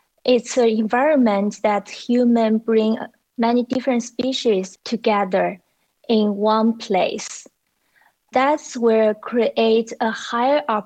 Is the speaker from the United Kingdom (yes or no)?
no; China; now in New York City, United States; I grew up in China, but now I'm working for a nonprofit organization called EcoHealth Alliance in New York City.